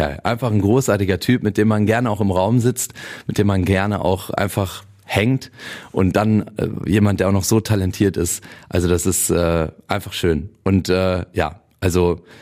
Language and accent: German; Cologne, North Rhine-Westphalia, Germany; Ich komme ja aus Köln oder aus der Umgebung Euskirchen-Köln. Ich bin aufgewachsen, auch mit kölscher Musik.